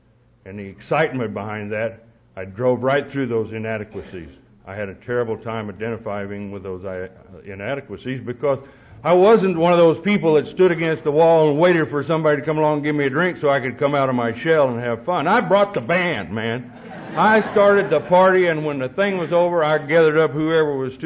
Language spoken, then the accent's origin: English; Oklahoma, United States; also born or lived in Perryton, Texas; I was born in Perryton, Texas, and then taken back to Oklahoma. So I'm really an Okie at heart.